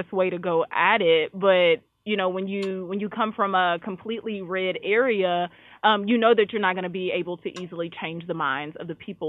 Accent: Lufkin, Texas, United States; I was raised up in Lufkin, where my grandpa grew up, you know, before it was bigger than it is right now.

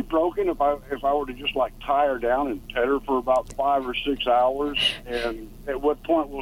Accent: Texas, United States; Yeah, I am from Texas.

